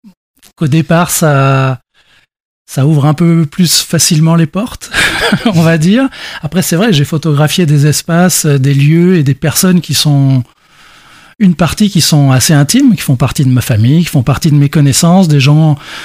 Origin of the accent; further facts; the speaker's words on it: Chambon, Nouvelle-Aquitaine, France; born there; Alors oui, je suis né à Chambon, en Charente-Maritime